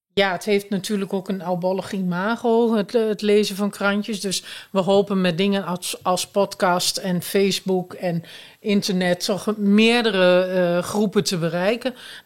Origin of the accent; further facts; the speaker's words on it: Hengelo, Overijssel, Netherlands; also born or lived in Almelo; Ik ben hier geboren, niet getogen. Ik ben in Hengelo opgegroeid. Teruggekomen voor de liefde van mijn leven. En ik ben hier inderdaad ook naar school gegaan.